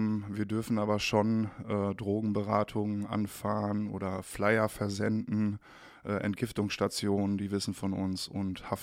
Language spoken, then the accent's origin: German; Bitterfeld, Saxony-Anhalt, Germany; born there; moved away; also born or lived in Rheda-Wiedenbrück; Wir sind aus dem Landkreis Bitterfeld, komme ich gebürtig, und wir sind nach Gütersloh, also Reda-Wiedenbrück, meiner Oma.